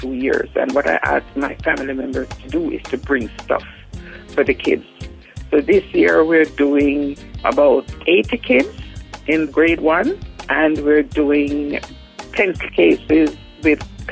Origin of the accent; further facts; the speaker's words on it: Buff Bay, Portland, Jamaica; And our family is from Portland. We are originally from the Buff Bay area.